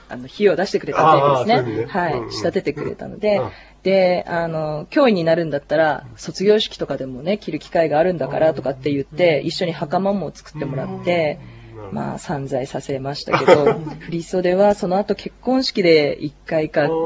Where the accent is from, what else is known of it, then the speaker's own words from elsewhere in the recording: Iwate, Japan; also born or lived in Sendai, Japan; 私は岩手出身なんですけれど、宮城県の仙台の大学に行ってたので、